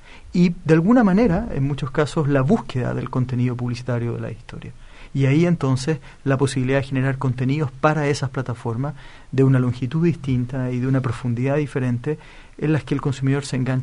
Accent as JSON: {"language": "Spanish", "country": "Chile", "said": "lo que somos los chilenos hoy día, que somos apurones"}